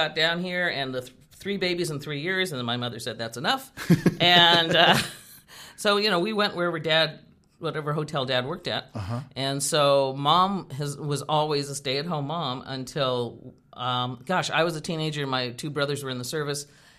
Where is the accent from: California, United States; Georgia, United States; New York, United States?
California, United States; Palm Springs; also born or lived in Hollywood / Glendale; Yes, I was born in Hollywood and raised in Palm Springs and went to high school in Glendale. So yes, I'm a first generation American.